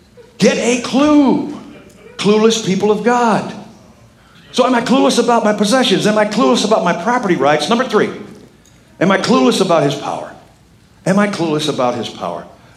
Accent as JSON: {"language": "English", "country": "United States", "said": "And by the way, I'm an American, so I'm automatically in the top 1% of the world."}